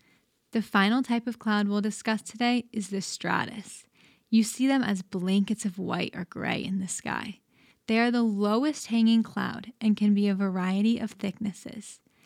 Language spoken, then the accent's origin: English; Vermont, United States; now in Homer, United States; When I was younger, I used to lay out in the fields of my home state of Vermont and just watch the clouds.